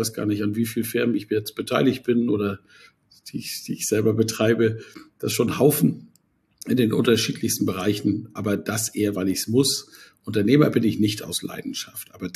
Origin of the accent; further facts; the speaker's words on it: Schleswig-Holstein, Germany; Ja, aus dem richtigen Norden, wie wir sagen. Für uns seid ihr ja schon Süditalien. Ich bin Schleswig-Holsteiner. Genau. In der Nähe von Kiel an der Ostsee groß geworden.